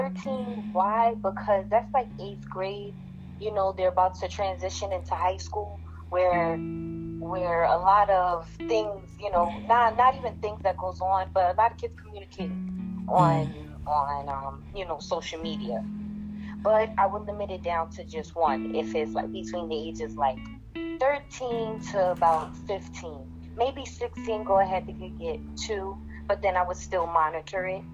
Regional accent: Bronx, New York, United States; also born or lived in Inglewood; I'm from Inglewood. Well, originally from the Bronx, but I moved to Inglewood. Always been going to school in Inglewood, so yeah, now I settled in Jersey.

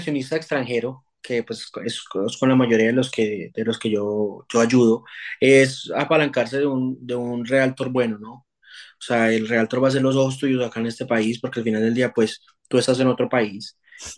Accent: Colombia; te hablo de Colombia específicamente porque pues soy colombiano.

